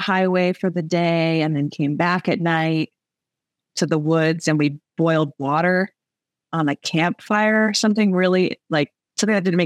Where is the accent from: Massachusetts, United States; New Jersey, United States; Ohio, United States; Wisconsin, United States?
New Jersey, United States; I am from Northern New Jersey, born and raised.